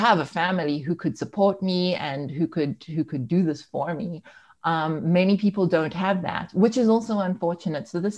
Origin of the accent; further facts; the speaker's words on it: South Africa; okay, so I'm South African.